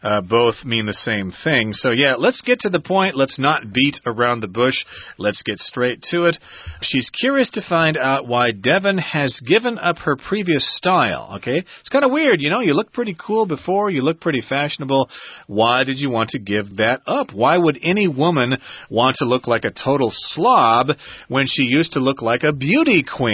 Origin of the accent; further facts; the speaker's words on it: Texas, United States; You're from Texas? I can totally relate to that. I'm from Texas, too.